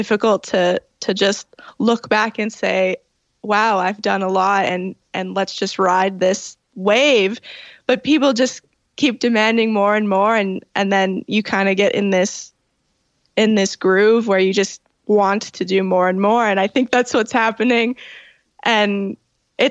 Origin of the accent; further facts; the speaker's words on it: Toronto, Ontario, Canada; Yeah, so I was born in Toronto at, you know, Toronto General. And I grew up in the Italian area at St. Clair and Dufferin.